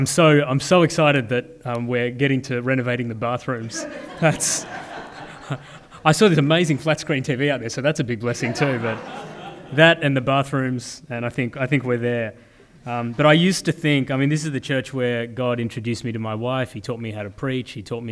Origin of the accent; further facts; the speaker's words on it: Australia; I'm from Australia, we have a special political system there.